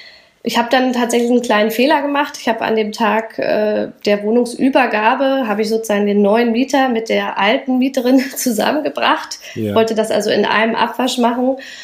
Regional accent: Schönfließ, Brandenburg, Germany; ich bin in Schönfließ aufgewachsen, ist auch alles im Norden da, im Speckgürtel.

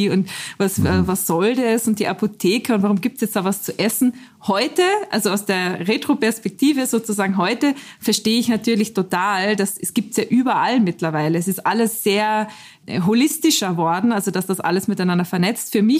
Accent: Austria; ich bin Österreicherin und es kann schon sein, dass ich im Gespräch ins Österreichische kippe. Ich hoffe nicht ins Kärntnerische, dann versteht man mich nicht mehr.

